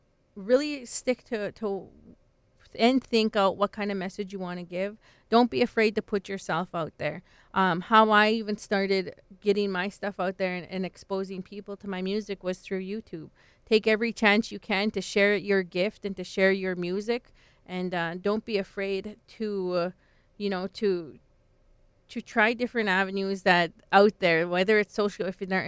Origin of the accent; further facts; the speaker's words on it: Saddle Lake, Alberta, Canada; I know that when I was growing up, I grew up in Saddle Lake.